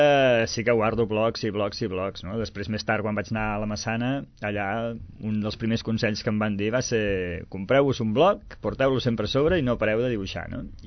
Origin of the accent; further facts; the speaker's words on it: Sabadell, Catalonia, Spain; vaig néixer aquí a Sabadell i bueno, la veritat és que he estat més o menys per aquí a Sabadell tota la vida, no? Sí que m'he mogut per molts països i no paro de viatjar, però tinc la meva base d'acció està aquí a Sabadell.